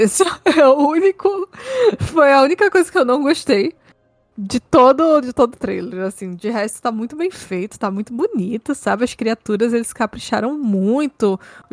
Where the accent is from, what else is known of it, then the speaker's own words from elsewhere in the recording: Brazil; Eu sou brasileira.